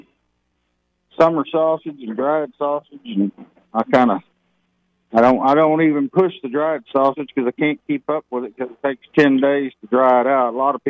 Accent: Texas, United States; I grew up in Central Texas and grew up cutting meat around a bunch of old Germans. And I always remember them doing it, but our climate down here in South Texas is just not conducive to what they did.

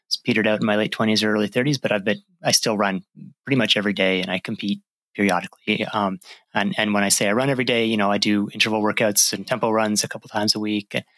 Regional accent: Toronto, Ontario, Canada; also born or lived in United States / Australia / United Kingdom; my age is 43. I'll be turning 44 later this year. I was born in Toronto, Canada. And although I spent about 20 years living away in the US and Australia and Britain, I'm now back in Toronto.

